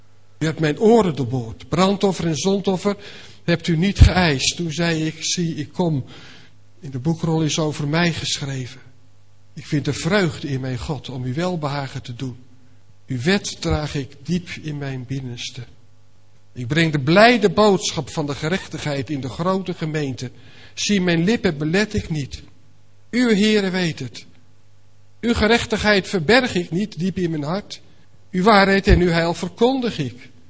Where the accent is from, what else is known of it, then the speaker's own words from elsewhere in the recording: Nunspeet, Gelderland, Netherlands; ik kom uit Nunspeet, maar dat wisten velen van u wel.